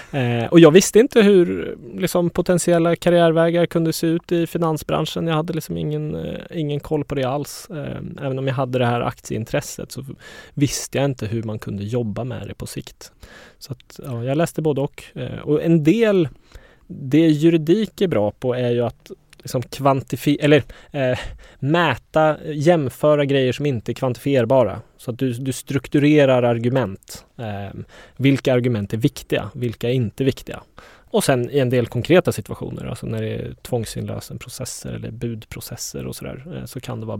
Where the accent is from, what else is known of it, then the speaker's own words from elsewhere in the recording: Oslo, Norway; Swedish is a second language; now in Sweden; född och uppvuxen i Oslo. Så jag är norrman.